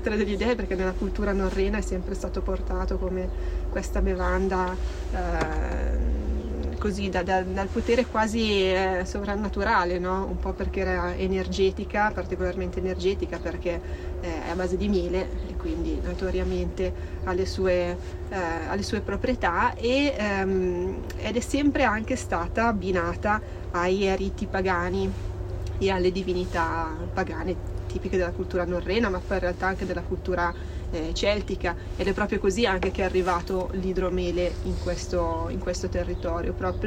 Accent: Domodossola, Piedmont, Italy; Noi siamo di Domodossola.

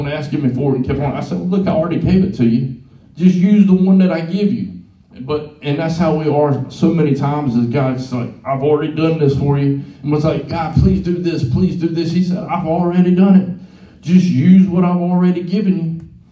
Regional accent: the South, United States; How do you say it? Philemon. I'm from the South.

